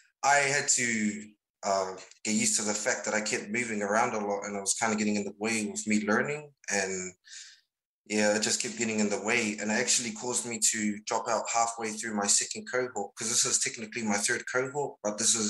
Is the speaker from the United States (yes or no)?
no; Hakupu, Niue; I'm from Hakupu.